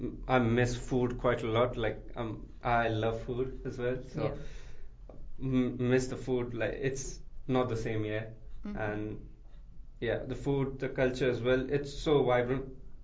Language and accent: English; Pune, Maharashtra, India; born there; And yeah, Marathi, because I was born in Pune, and there's, like, Maharashtra people speak Marathi.